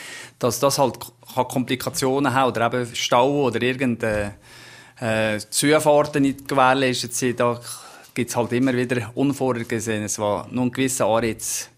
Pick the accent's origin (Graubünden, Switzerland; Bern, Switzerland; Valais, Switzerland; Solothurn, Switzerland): Valais, Switzerland; Als Walliser ist man da doch ein gewisser Bonus